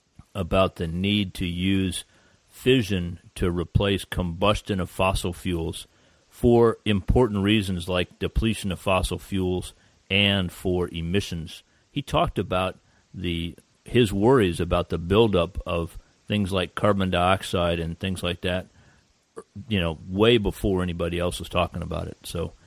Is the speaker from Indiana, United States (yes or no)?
no; Florida, United States; My father was an electrical engineer for Florida Power and Light Company, and I grew up in South Florida.